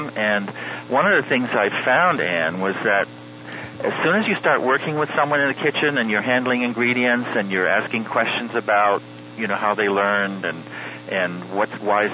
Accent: Shanghai, China; Yeah, it was my home.

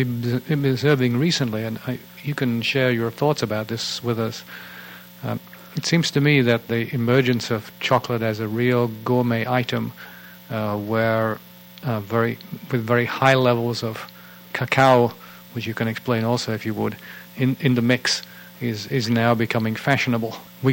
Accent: United Kingdom; being a Brit

